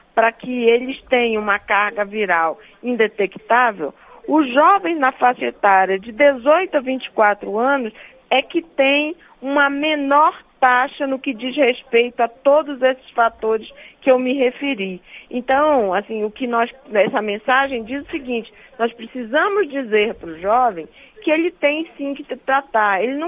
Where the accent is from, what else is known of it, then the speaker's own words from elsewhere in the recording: Amazonas, Brazil; now in Brasília, Brazil; É, só para lhe dizer que eu sou do estado do Amazonas.